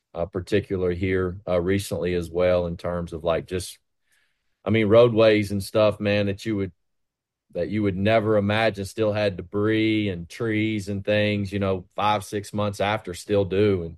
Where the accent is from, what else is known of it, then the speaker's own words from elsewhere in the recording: Tennessee, United States; And I'm from East Tennessee, had a big impact over there where my family's from.